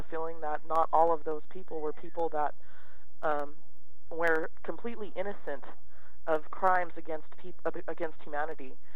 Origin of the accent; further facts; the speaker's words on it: United States; born there; as someone who's been labeled as an American because I was born in this country